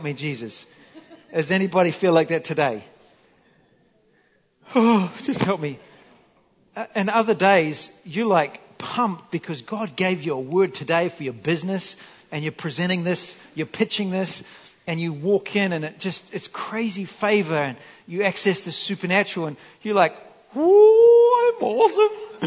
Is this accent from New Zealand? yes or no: yes; New Zealand; So I'm from New Zealand